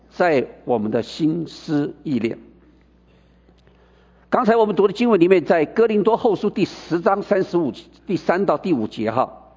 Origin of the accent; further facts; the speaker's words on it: China; 我们中国人讲说日有所思夜有所想